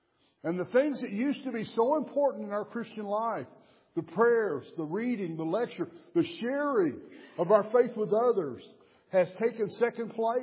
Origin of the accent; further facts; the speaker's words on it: Texas, United States; accent: Texas; Putting up with my Texas accent.